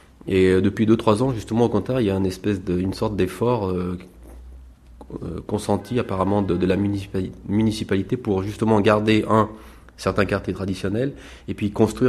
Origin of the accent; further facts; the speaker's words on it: France; moved away; also born or lived in Taiwan; j'ai quitté la France en 84 et je suis parti vivre à Taïwan. J'ai vécu 2 ans à Taïwan et là-bas, j'apprenais le chinois